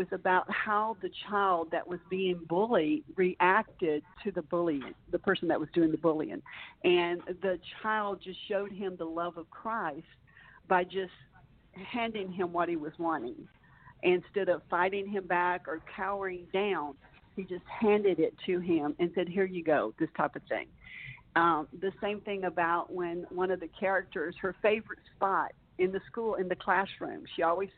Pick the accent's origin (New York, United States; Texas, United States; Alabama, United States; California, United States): Alabama, United States; You know, I grew up in Alabama, and sometimes we talk and write the same way.